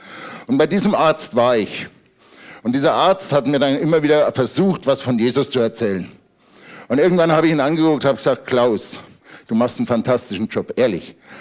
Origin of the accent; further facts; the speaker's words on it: Bavaria, Germany; Ich bin aufgewachsen in der Nähe von Aschaffenburg.